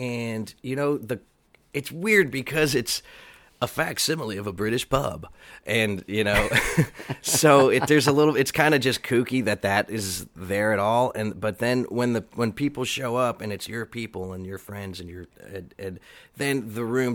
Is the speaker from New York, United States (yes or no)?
no; Columbia, Maryland, United States; also born or lived in Baltimore; I was born in Baltimore. No way. Yeah. And I grew up in Columbia, Maryland up until I think I was about 5.